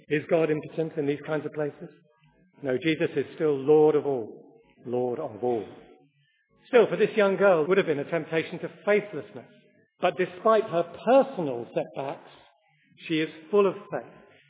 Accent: Scotland, United Kingdom; but I'm Scottish and Jewish

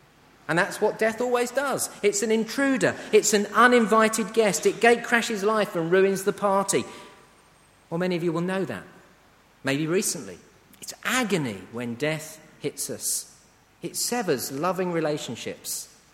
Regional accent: Letchworth, East of England, United Kingdom; Some of them haven't moved from my hometown in Letchworth.

